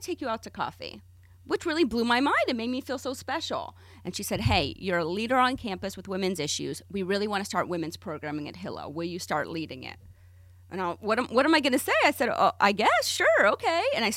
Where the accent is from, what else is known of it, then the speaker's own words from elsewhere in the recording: Huntsville, Alabama, United States; So I grew up in Huntsville, Alabama. Not a lot of Jews there, shockingly.